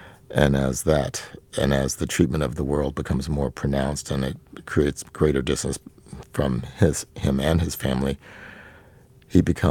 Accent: the South, United States; Growing up in the South, I grew up with black people who had blonde hair and blue eyes.

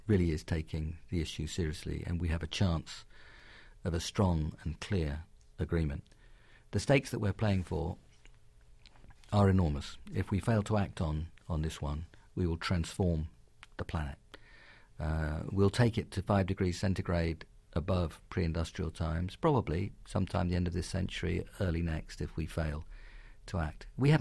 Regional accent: London, United Kingdom; accent: London; For all people, including London, and you can tell by my accent that that's a city I have some attachment to.

